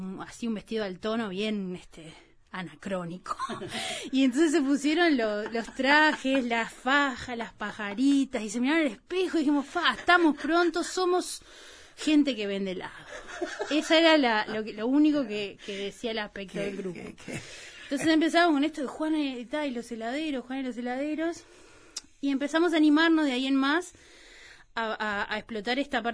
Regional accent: Rocha, Uruguay; Exacto, de distintos lugares, yo soy de Rocha, yo qué sé, hay como de muchos lados. Vinimos acá

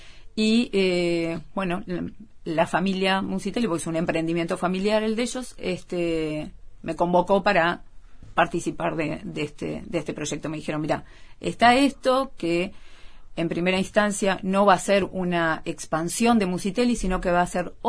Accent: Montevideo, Uruguay; Yo soy de Reducto también. Ah. Es en este momento mi barrio, fue el barrio en que nací y el de mis abuelos, claro.

